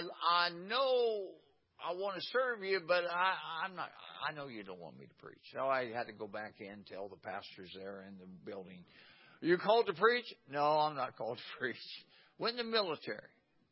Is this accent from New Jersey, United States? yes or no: no; West Virginia, United States; I'm from West Virginia. And I was out in the woods of West Virginia